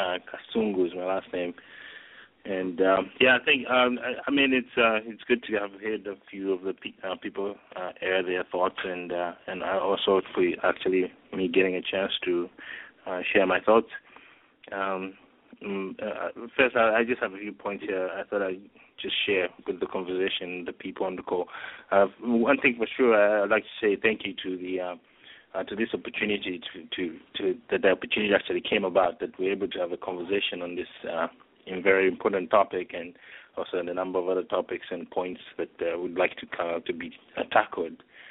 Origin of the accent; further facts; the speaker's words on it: Zambia; moved away as an adult; now in Canada; I'm a Zambian. I was born in Zambia. I never even thought of leaving Zambia. Then I decided, and then I found myself coming to Canada.